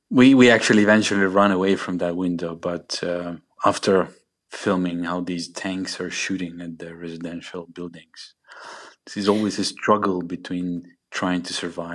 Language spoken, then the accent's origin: English; Kharkiv, Kharkiv Oblast, Ukraine; I went to Kharkiv, to my hometown, after we left Mariupol, and it was also terrible.